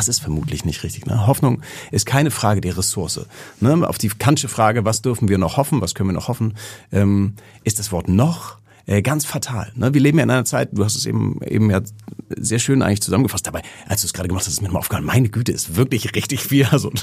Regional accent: Hamburg, Germany; ich bin Hamburger Jung, ne, vierte Generation Hamburger

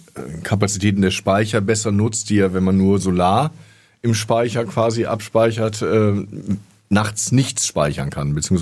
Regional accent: Austria; solche Kunden wünscht man sich als Österreicher.

